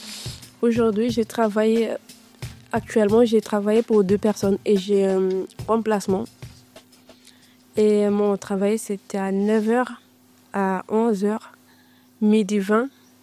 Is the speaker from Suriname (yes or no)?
yes; Suriname; French is a second language; now in France; Mon pays, c'est Suriname. Mon pays d'origine, c'est Suriname. J'ai été travaillé là-bas dans une orphelinat.